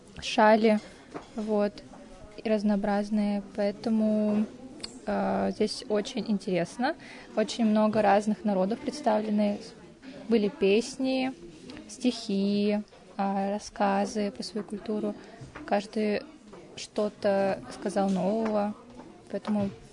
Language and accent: Russian; Bashkortostan, Russia; Хотя я очень близка также и татарская культура, башкирская. Я сама из Башкирии, хотя марийка.